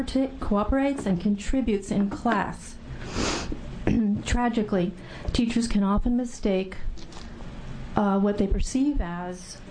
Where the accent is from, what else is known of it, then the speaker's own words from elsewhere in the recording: Portland, United States; I'm from Portland.